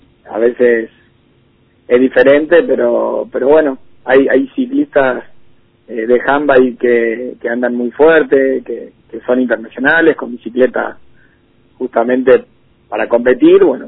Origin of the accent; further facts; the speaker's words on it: Misiones, Argentina; Sí, yo soy de Misiones, así que por ahí había unos lugares muy lindos que hacía muchísimo tiempo que no iba.